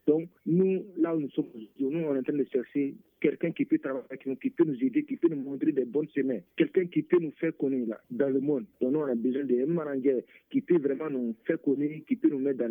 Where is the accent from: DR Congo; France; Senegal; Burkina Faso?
Burkina Faso; now in Bamako, Mali; artiste musicien. Je viens de Burkina Faso, mais là je me suis installé ici à Bamako.